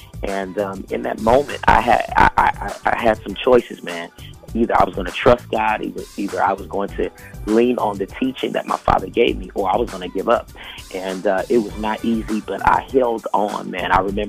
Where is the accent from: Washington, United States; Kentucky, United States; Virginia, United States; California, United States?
Washington, United States; Seattle; You know, I come from Seattle, Washington, and, you know, this is where I've been living, was born and raised with two amazing parents.